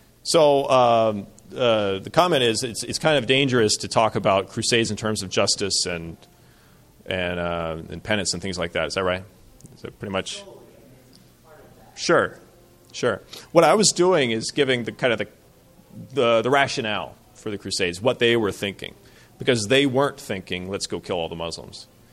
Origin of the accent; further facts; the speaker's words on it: United States; but I'm an American, and I care about things that pertain to me